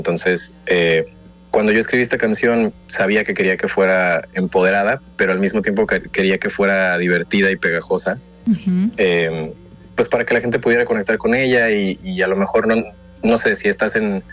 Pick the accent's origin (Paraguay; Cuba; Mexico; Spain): Mexico; obviamente siendo mexicano, me he visto como más con la necesidad y con la responsabilidad de hacer música en español